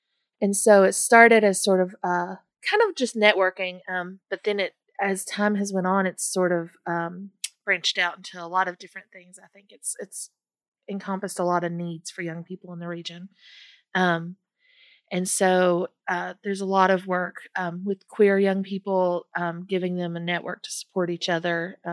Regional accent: McRoberts, Kentucky, United States; I'm 32 and from McRoberts, Kentucky

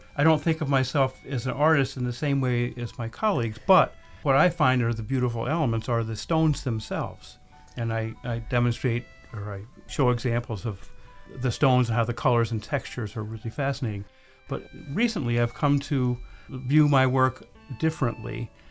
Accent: Pennsylvania, United States; Yes, I was born and raised in Susquehanna County. I did spend some time overseas and in other areas, but most of my life I've lived here in Susquehanna County.

